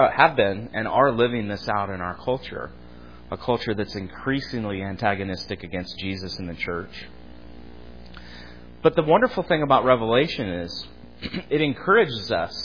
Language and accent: English; United States; and I think this way a lot as an American, as a middle-aged man